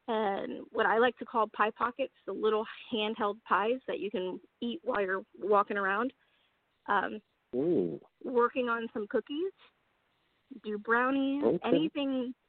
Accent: Maryland, United States; I am from Maryland, and I am a owner of a cupcakery.

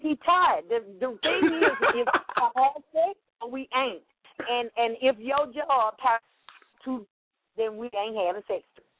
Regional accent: Florida, United States; I am from Florida. I originally from Florida, and I'm in Miami, Florida now

